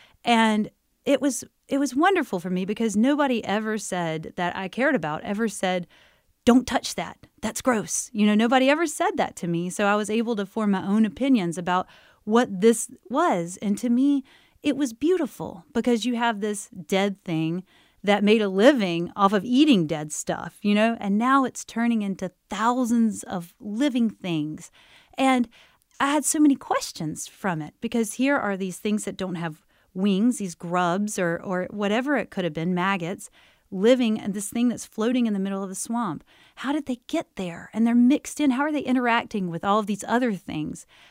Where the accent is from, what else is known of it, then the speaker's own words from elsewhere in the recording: Goldsboro, North Carolina, United States; Oh, it was wonderful for me growing up in Goldsboro. It's a great and nurturing town full of a lot of natural spaces and a lot of time to read, if you want to read.